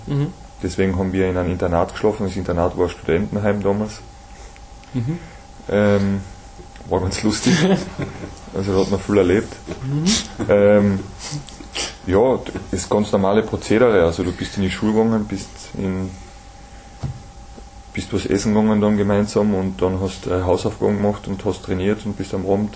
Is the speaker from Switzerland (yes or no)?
no; Carinthia, Austria; Ich bin mit 14 nach Klagenfurt, das ist eine Stunde von meinem Daheim entfernt, wo ich aufgewachsen bin, beim Enkmünd.